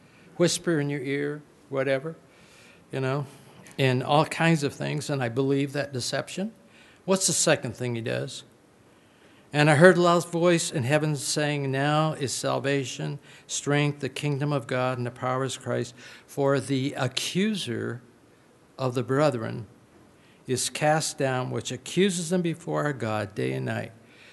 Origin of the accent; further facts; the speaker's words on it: Los Angeles, California, United States; And growing up in Los Angeles and going to school in Hollywood, California, which is not necessarily the most godly place in the United States.